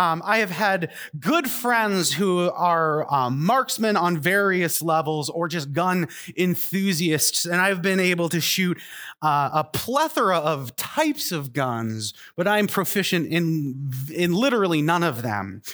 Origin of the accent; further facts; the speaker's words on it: Canada; I'm a Canadian